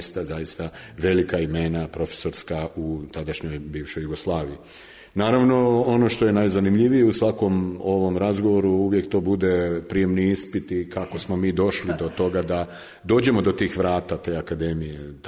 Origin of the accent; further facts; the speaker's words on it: Tuzla, Federation of Bosnia and Herzegovina, Bosnia & Herzegovina; moved away as an adult; Ja sam tada prvi put bio u Beogradu, prvi put sam došao iz Tuzle kao jedan onako završen srednjoškolac